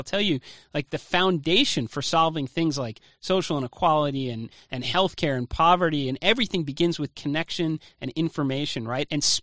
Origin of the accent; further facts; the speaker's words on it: United States; is like I'm an American and I'm a patriot, too.